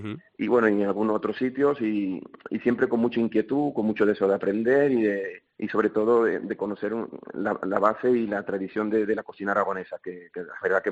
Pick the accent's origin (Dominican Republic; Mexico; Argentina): Dominican Republic; now in Albarracín, Spain